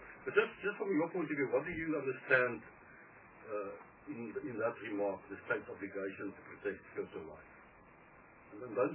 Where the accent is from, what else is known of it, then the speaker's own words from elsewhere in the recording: Western Cape, South Africa; I come from West Coast, so they'll do it well.